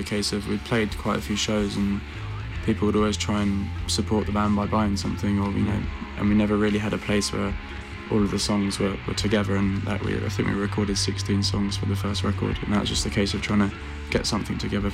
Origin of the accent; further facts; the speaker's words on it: Stevenage, East of England, United Kingdom; we kind of exist in this weird little vacuum where we're from Stevenage, but we don't really play in Stevenage.